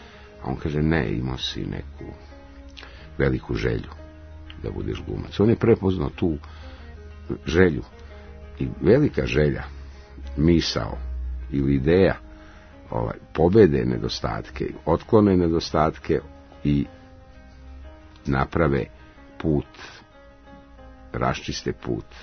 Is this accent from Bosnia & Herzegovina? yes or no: yes; Bosnia & Herzegovina; ja sam došao sa sela iz Bosne i Hercegovine i tu gdje smo živjeli, odakle sam došao na akademiju, u tom celom selu je postojala samo jedna kuća